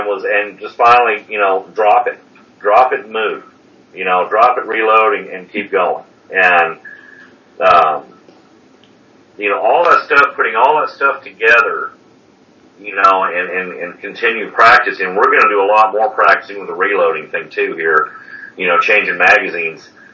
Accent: California, United States; since we grew up in Southern California. You know, we've seen a lot of stuff go down out there.

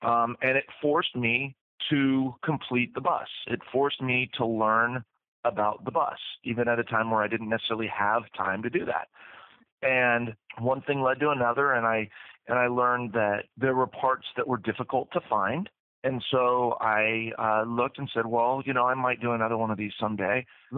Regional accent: San Diego, California, United States; when I was young, I grew up in San Diego, right by the water

